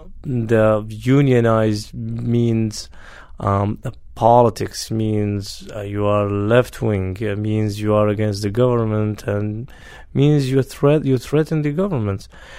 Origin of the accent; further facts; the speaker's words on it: Iraq; born there; English is a second language; I was born in Iraq in 1966, had my bachelor degree in Mosul University in 1989.